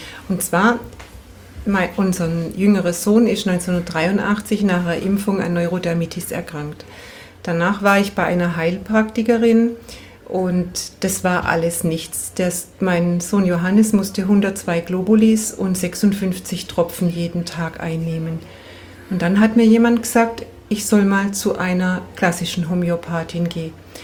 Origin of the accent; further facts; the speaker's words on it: Bad Friedrichshall, Baden-Württemberg, Germany; Ich komme aus Bad Friedrichshall